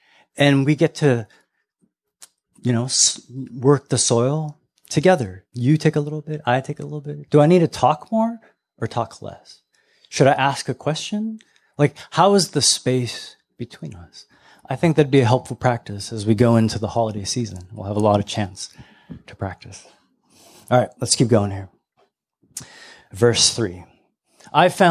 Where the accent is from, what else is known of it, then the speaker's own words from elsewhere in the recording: Canada; I'm Canadian. I can't even vote.